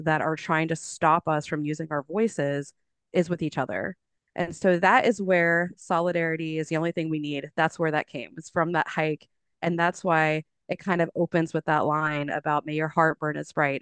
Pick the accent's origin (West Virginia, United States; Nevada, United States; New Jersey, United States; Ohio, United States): West Virginia, United States; born there; and I live in Morgantown, West Virginia. And I was born in West Virginia, and I'm Appalachian through and through.